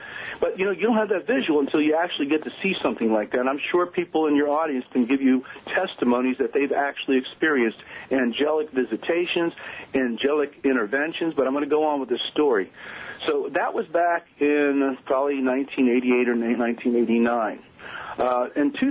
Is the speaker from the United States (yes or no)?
yes; Pittsburgh, Pennsylvania, United States; I took it back home where we grew up in Pittsburgh